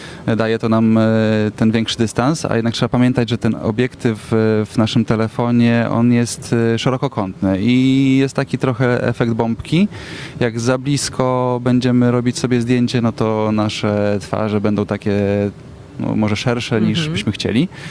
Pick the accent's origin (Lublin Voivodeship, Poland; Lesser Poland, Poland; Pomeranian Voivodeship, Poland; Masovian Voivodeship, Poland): Pomeranian Voivodeship, Poland; Gdynia; Gdynianin od urodzenia.